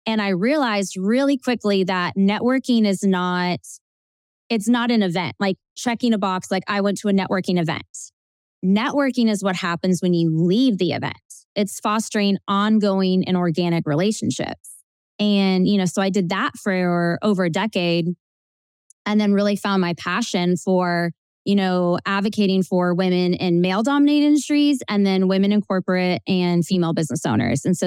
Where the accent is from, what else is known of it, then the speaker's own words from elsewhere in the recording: Nashville, Tennessee, United States; So I am actually what they call a unicorn because I'm a Nashville native. So I'm here in Nashville, Tennessee. And, you know, I grew up here.